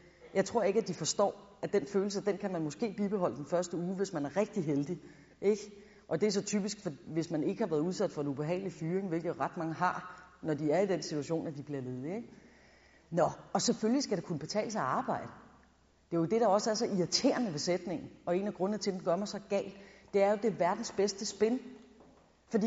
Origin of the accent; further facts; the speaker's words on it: Korsør, Zealand, Denmark; jeg er vokset op i Korsør, og Korsør i 80'erne, er kendetegnet ved ekstrem høj arbejdsløshed.